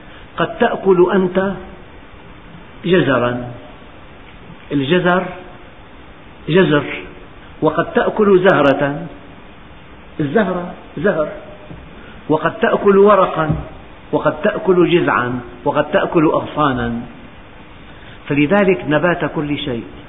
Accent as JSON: {"language": "Arabic", "country": "Syria", "said": "يعني بلدنا سوريا يحتاج إلى غرام واحد أن يستورده من هذه البذور"}